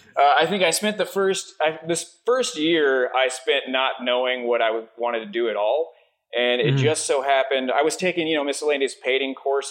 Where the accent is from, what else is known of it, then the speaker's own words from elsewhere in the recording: Texas, United States; Well, born and raised in Texas. So okay. Texan native, 100% through and through.